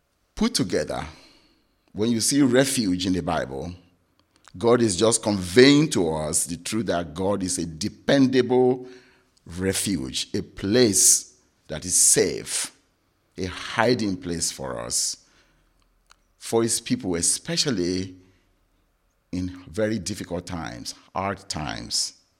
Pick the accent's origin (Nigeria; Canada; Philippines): Nigeria; moved away as an adult; now in United States; when I was transitioning from Nigeria to come to America to stay, it was a very trying time for me as well.